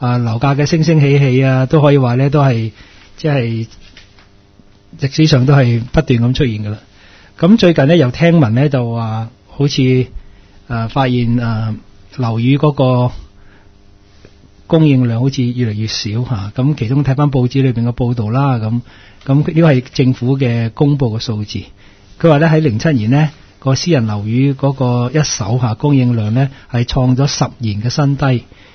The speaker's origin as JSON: {"language": "Cantonese", "country": "Hong Kong", "said": "作为一个香港人咧，有阵时我都觉得咧，即系香港人都几阴功嘅"}